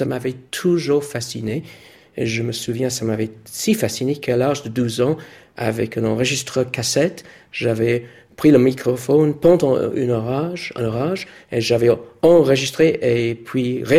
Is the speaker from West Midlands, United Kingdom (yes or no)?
no; London, United Kingdom; born there; French is a second language; Je suis né à Londres le 31 janvier 60.